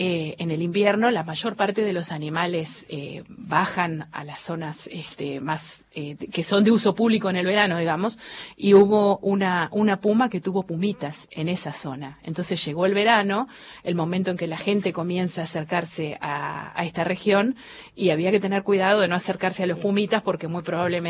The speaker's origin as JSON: {"language": "Spanish", "country": "Argentina", "said": "como argentinos"}